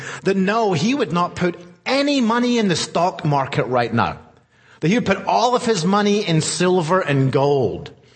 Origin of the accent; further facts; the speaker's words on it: Scotland, United Kingdom; now in North America; In the United Kingdom, where I grew up in Scotland, it can be very, very short